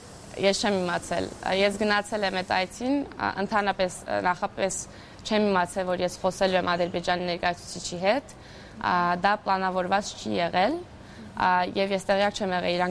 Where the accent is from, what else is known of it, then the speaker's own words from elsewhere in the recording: Denmark; ես Դանիայում եմ մեծացել ու ամեն օր հեծանիվով եմ գնացել գործի։